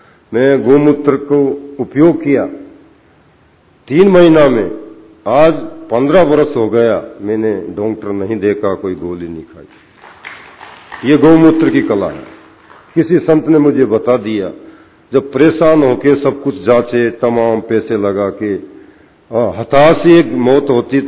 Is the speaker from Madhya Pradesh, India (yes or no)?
yes; Sheopur, Madhya Pradesh, India; मध्य प्रदेश में जंगल काफी लंबा चौड़ा है, मेरा जिला का 85% भाग जंगल में है और 15% ही प्लेन जगह पे है